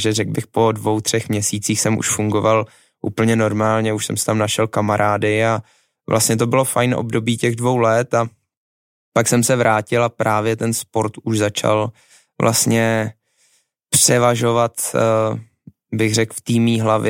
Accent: Prague, Czechia; všechno se to točilo vlastně celý to dětství kolem té trati v Troji

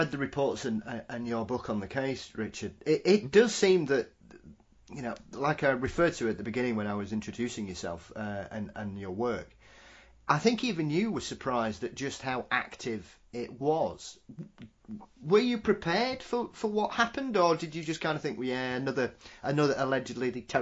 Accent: Yorkshire and the Humber, United Kingdom; as a young man growing up in South Yorkshire

